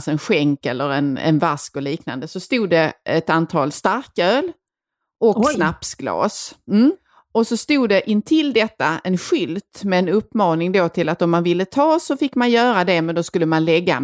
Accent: Skåne, Sweden; vi kommer ifrån Skåne då

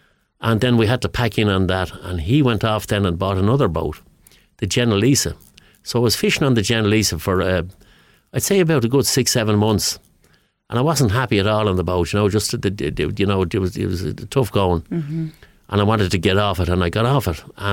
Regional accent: Dublin, Leinster, Ireland; born there; I was born in Dublin in 63.

